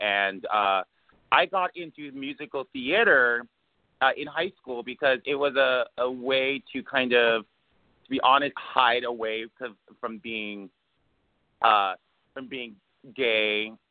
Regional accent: Hawaii, United States; Oh, I was born and raised in Hawaii, Oahu, to be exact.

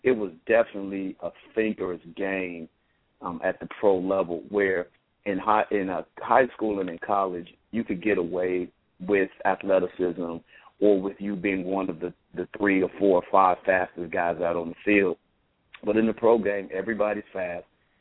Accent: Midwest, United States; I grew up in a Christian home. Growing up in the Midwest, church was a way of life for 95% of everybody.

